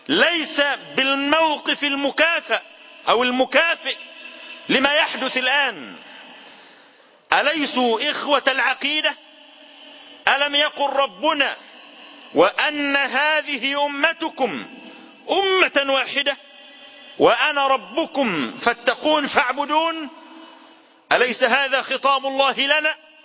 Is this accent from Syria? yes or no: yes; Syria; إنما يصنع اليوم بإخواننا وأشقائنا في بلادنا سوريا